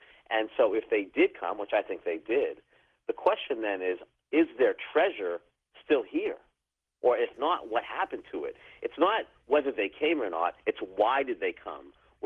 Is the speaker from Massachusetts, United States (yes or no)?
yes; Massachusetts, United States; And so that's the legend we have in my hometown, Western Massachusetts.